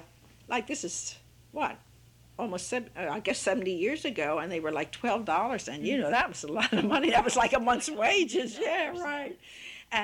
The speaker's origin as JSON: {"language": "English", "region": "Delaware", "country": "United States", "tie": "born there", "said": "because, of course, I was born in 1902 in Delaware"}